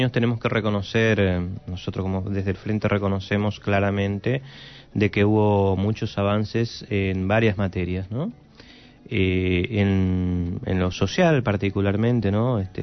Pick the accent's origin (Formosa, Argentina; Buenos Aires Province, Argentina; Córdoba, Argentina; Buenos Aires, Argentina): Formosa, Argentina; Yo soy formoseño.